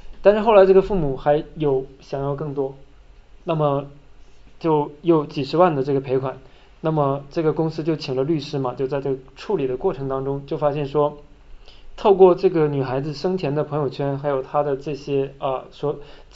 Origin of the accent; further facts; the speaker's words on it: China; 因为我们中国人是非常实用主义的